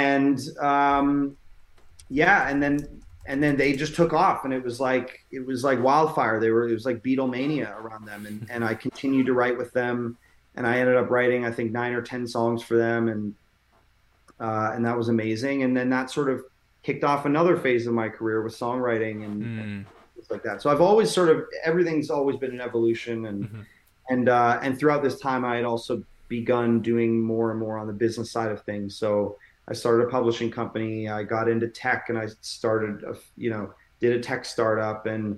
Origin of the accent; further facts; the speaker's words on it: Canada; now in New York, United States; I'm a Canadian. I've moved to New York. I'm on a temporary visa.